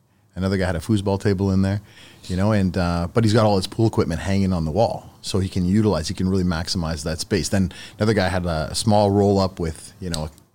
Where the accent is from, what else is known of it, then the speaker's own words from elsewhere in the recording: Etobicoke, Ontario, Canada; I grew up in Etobicoke.